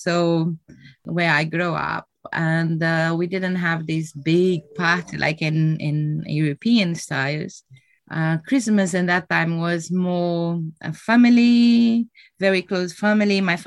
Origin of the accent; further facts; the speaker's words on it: Rio Grande do Sul, Brazil; English is a second language; also born or lived in Carazinho; Well, I'm from Brazil, right? So Brazil is a very big country. I born in the south of Brazil in a small city called Carazinho, which is a very small village, very European style. But I never grew up there.